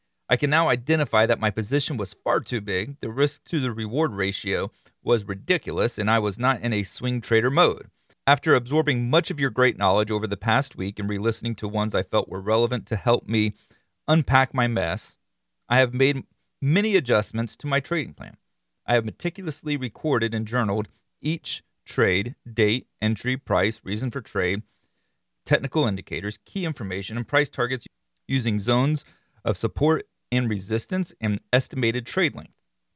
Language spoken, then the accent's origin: English; Florida, United States; I mean, I'm from Florida. I was born and raised in Florida, and not like in Miami or Fort Lauderdale or the ritzy kind of places.